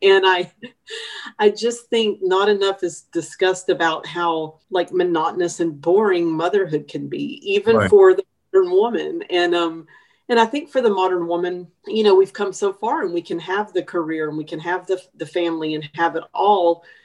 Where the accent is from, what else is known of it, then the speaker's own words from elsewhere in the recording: Texas, United States; growing up in East Texas, my dad and my granddad were hunters